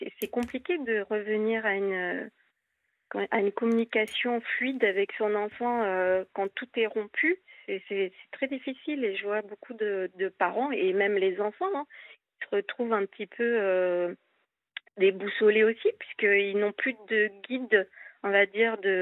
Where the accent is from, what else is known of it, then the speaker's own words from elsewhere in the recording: Southwest France, France; now in Paris, France; En fait, je suis originaire du Sud-Ouest.